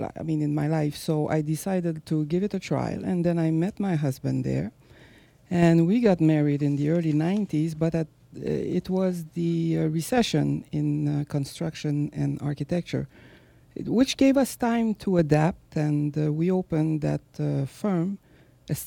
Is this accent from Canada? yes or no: yes; Quebec City, Quebec, Canada; also born or lived in New York City; So what happened is I'm originally from Quebec City.